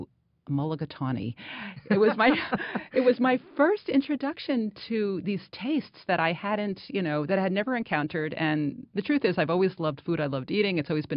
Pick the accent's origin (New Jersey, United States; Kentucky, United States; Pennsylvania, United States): New Jersey, United States; Newark; now in Ithaca, United States; I grew up in Newark, New Jersey, and I can't imagine a city that's as different from Newark as Ithaca is.